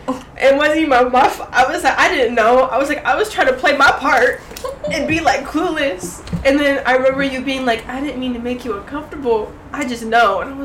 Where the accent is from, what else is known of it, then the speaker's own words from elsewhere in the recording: Washington, United States; This is not normal for me because I'm from Washington. So, like, it's usually rainy.